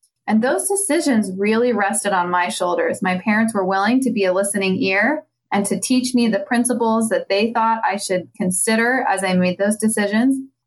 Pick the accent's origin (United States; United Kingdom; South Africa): United States; Gettysburg, Pennsylvania; I grew up in Pennsylvania, so I've kind of come full circle. So my parents moved around when I was younger, but by the time I was in kindergarten, we lived in Gettysburg, Pennsylvania, and that's where I grew up all the way through high school.